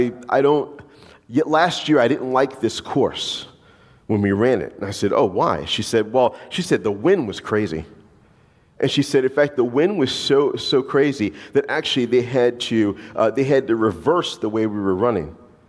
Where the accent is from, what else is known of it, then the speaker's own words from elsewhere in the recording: the South, United States; I've never played lacrosse in my entire life. I'm from the South.